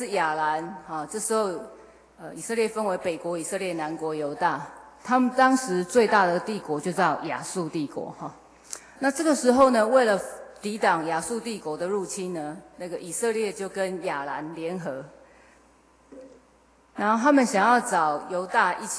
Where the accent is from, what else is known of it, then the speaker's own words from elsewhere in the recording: Taipei, Taiwan; 我是台北长大的，所以那个经验对我是很新鲜的，但是也是很恐怖的。